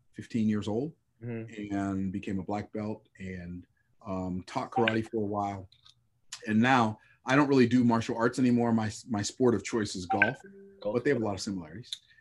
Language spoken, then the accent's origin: English; Tampa, Florida, United States; born there; Yeah, so I was born in Tampa, Florida, where I live now. I was born in Tampa, Florida, in 1961, when segregation was a big thing.